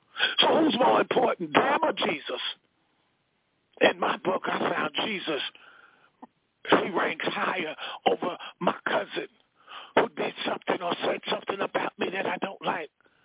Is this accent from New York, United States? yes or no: yes; New York, United States; Oh, I say maybe about 25 miles from where I live in New York, where I grew up at in New York. We have a place called Montauk Point.